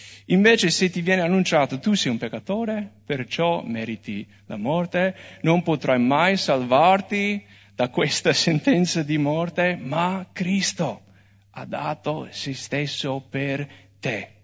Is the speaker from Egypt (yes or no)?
no; United States; now in Italy; io non sono italiano, sono americano, sono qua in Italia con un permesso di soggiorno, non ho ancora la cittadinanza.